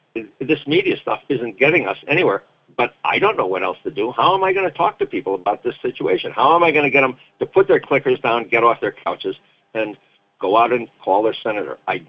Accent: United States; It was just just part of being an American.

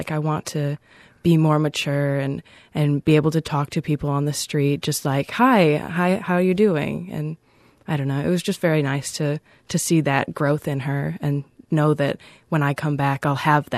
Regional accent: Buffalo, New York, United States; I'm from Buffalo, New York.

